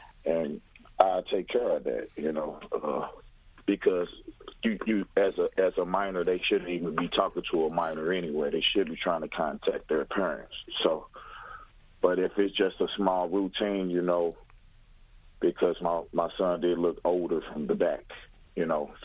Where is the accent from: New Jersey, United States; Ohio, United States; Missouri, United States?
Missouri, United States; Pine Line; We both was born and raised in Pine Line, Missouri.